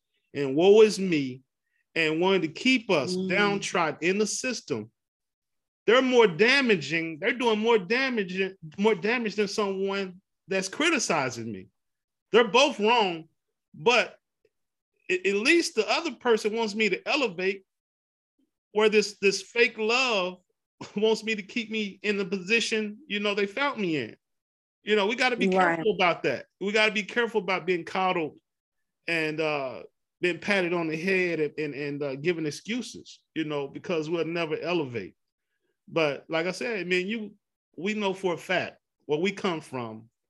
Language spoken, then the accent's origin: English; Pleasant Grove, United States; Man, we're both from Pleasant Grove.